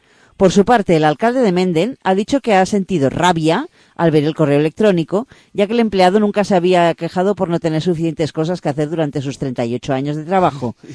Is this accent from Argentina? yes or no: no; Spain; Hacia España y hacia todos los españoles, sí. Que somos todos los españoles